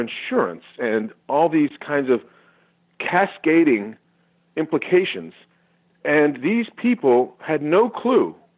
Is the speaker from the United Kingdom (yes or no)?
no; Canada; now in United States; I was raised in Canada and this, and I had this very kind of un-American childhood in a way. But here I am living in America